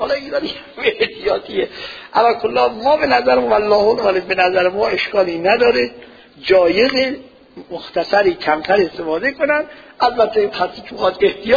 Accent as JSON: {"language": "Persian", "country": "Iran", "said": "ما الان ایرانیم، آب و فرات نداریم"}